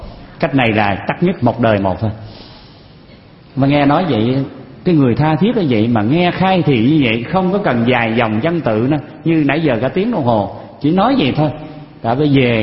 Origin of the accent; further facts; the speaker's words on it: Long Xuyên, An Giang, Vietnam; quý vị biết cái vùng miền Tây đó, quê tôi ở vùng Long Xuyên Châu Đốc đó.